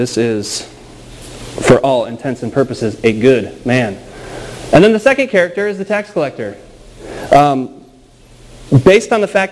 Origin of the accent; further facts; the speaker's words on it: Illinois, United States; One of a long line of infamous governors in the state of Illinois, I mind you. Oh man, that's my home state for you.